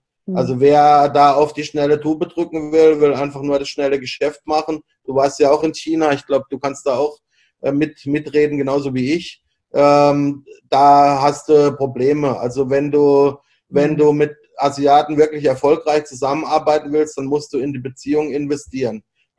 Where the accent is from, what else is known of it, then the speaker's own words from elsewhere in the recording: Freiburg, Baden-Württemberg, Germany; now in Bangkok, Thailand; Ich komme halt aus Freiburg, das ist eine schöne kleine Stadt, da fahre ich ja heute noch gerne hin.